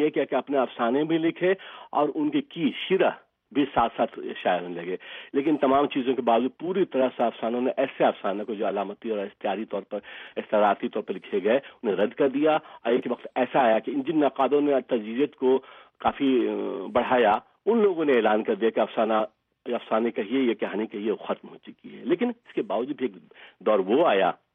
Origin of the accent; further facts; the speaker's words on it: Bihar, India; میرا تعلق بہار سے ہے اور بہار میں اردو دوسری سرکاری زبان ہے